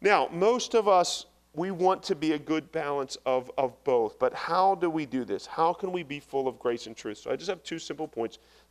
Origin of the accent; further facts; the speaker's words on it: New Jersey, United States; I grew up in South Jersey.